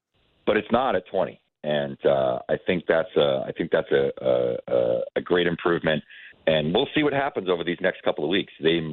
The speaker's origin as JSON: {"language": "English", "town": "Boston", "region": "Massachusetts", "country": "United States", "tie": "born or raised there", "said": "You know, I grew up in Boston in the 80s and 90s, you know."}